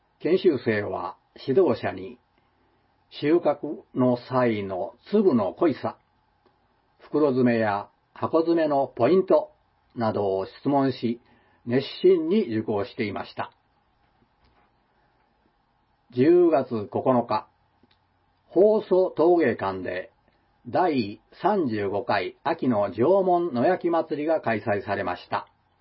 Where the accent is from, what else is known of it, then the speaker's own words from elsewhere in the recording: Tsuyama, Okayama, Japan; 私は津山市出身で新見市と同じ自然豊かな場所で育ちました。